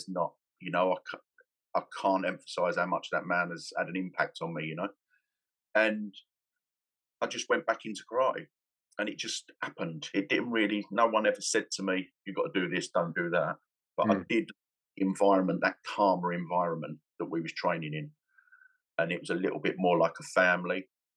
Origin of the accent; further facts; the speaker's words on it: London, United Kingdom; I'm from East London originally, and on my housing estate, everyone boxed